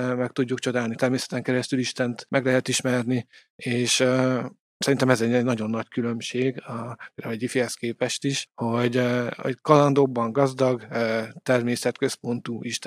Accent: Vajta, Fejér, Hungary; Amikor én gyerek voltam, mi Vajtán éltünk, ott egy gyakorlatilag egy református közösség volt, ami a szomszéd faluból járt át.

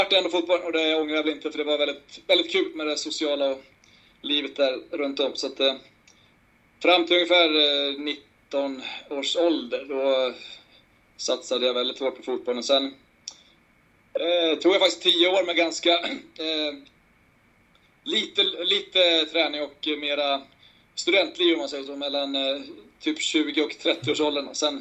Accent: Borlänge, Dalarna County, Sweden; moved away as an adult; also born or lived in Falun; now in Örebro, Sweden; jag är numera 46 år och är dalmas. Jag är född i Falun men har bott i Borlänge i 19 år, bor jag där. Sen flyttade jag ner till, eller till och med fler, 23 år, nu blandar jag ihop det.

